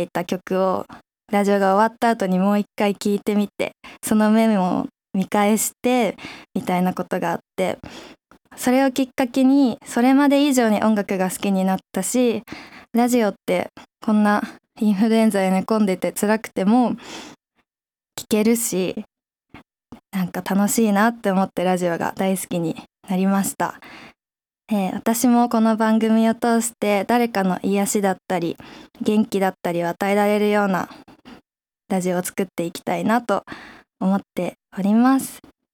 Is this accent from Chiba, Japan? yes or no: yes; Ichikawa, Chiba, Japan; 実は私千葉県市川市出身で